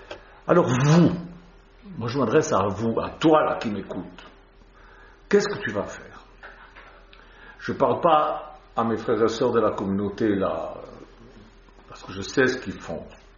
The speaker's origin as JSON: {"language": "French", "country": "Switzerland", "said": "En fait, je suis suisse, mais mes ancêtres étaient français de Grenoble."}